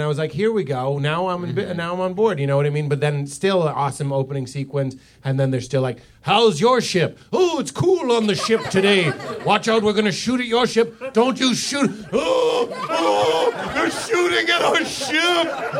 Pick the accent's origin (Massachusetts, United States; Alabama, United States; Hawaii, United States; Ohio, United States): Massachusetts, United States; Lexington; Like I'm from Lexington. Nothing really happened in Lexington or Salem, Massachusetts.